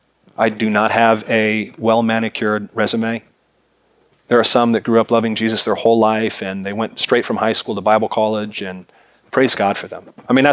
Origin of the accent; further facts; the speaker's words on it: Seattle, Washington, United States; I grew up in the Puget Sound in the Seattle area.